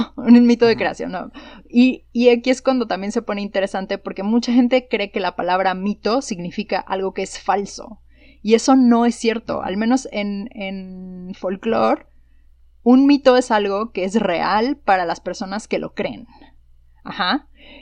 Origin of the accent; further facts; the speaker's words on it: Mexico; yo soy la única mexicana en mi departamento